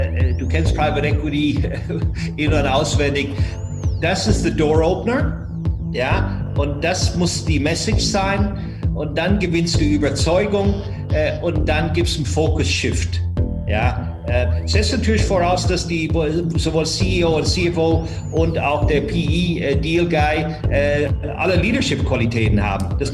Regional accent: Ireland; first language English; German is a second language; moved away as an adult; now in Frankfurt, Germany; Ich bin in Irland aufgewachsen. Habe dort mein Abitur gemacht, bin dann um die Welt gereist, weil ich ein bisschen gelangweilt war und bin dann später irgendwann mal in Frankfurt gelandet

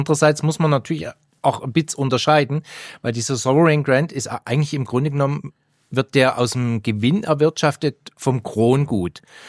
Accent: Switzerland; Über Geld redet man bei uns in der Schweiz auch normalerweise nicht.

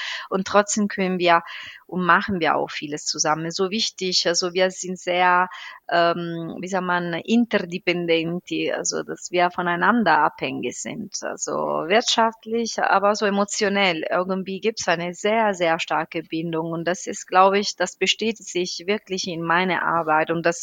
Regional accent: Benevento, Campania, Italy; German is a second language; man kennt sogar meine Heimatstadt, das wichtig ist für die römische Geschichte.

